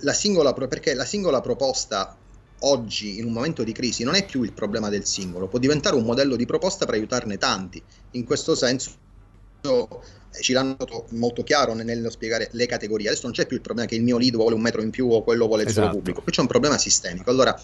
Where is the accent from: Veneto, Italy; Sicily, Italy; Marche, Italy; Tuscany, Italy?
Sicily, Italy; da siciliano